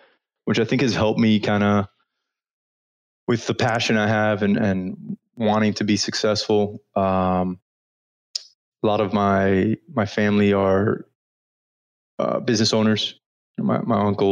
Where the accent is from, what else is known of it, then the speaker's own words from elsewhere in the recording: Miami, Florida, United States; now in -; grew up in South Florida, Miami. My parents were both Cuban-Americans, or sorry, I'm Cuban-Amer